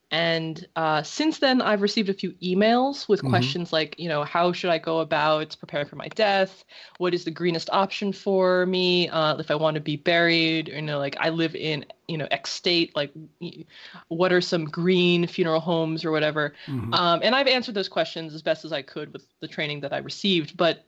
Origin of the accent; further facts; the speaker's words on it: United States; born there; But I was born in America. Actually, this is an even better example. I am Filipino. You know, my parents are from there, and their parents and their parents.